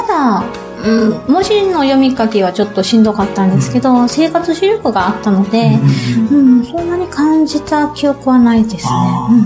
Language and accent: Japanese; Okinawa, Japan; あの地元の沖縄で挙げさせてもらったんですね。